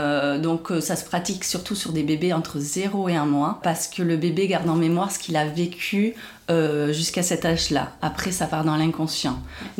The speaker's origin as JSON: {"language": "French", "town": "Dax", "region": "Nouvelle-Aquitaine", "country": "France", "tie": "born there", "said": "j'ai 41 ans, je suis née à Dax dans les Landes."}